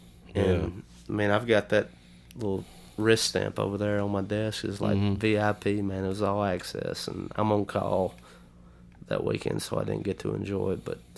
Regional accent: Alabama, United States; And growing up as a child, we grew up in Lamar County, Alabama.

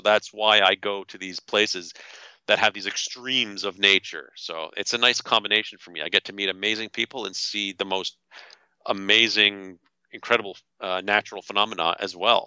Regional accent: Canada; And I all I could do was say, I'm from Canada. I'm not an American

